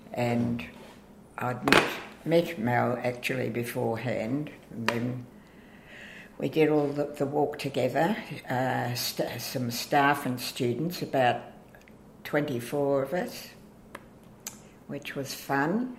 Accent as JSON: {"language": "English", "town": "Melbourne", "region": "Victoria", "country": "Australia", "tie": "born or raised there", "said": "I was born in Melbourne in 1942, brought up with a government education, both primary school and secondary school, lived in Strathmore, went to Strathmore Primary School, then Glenroy High School, then University High School"}